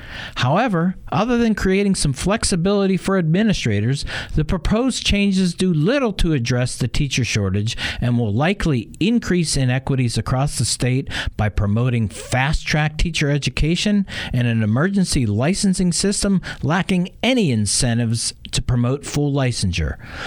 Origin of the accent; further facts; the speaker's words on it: Wisconsin, United States; And in my home state of Wisconsin, that's not just the Walker Republicans.